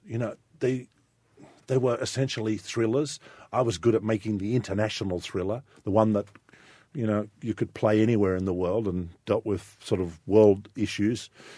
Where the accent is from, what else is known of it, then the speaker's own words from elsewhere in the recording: Australia; I read it on a plane traveling back to my home country, Australia, that night.